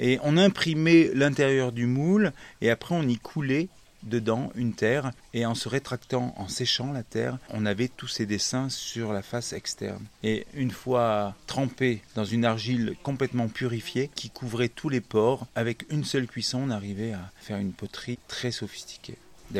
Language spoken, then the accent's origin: French; Provence-Alpes-Côte d'Azur, France; Je suis originaire de l'Estérel et il y a de l'argile.